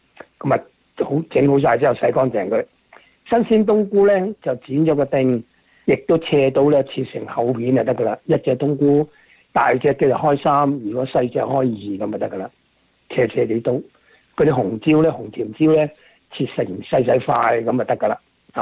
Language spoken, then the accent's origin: Cantonese; China; 嗱你啊，我哋中国人汤鱼。